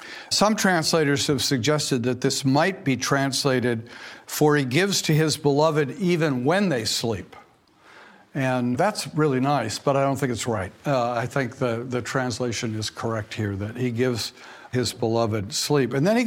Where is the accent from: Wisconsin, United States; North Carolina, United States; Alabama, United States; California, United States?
California, United States; As a Californian, I know all about worrying about rain not coming.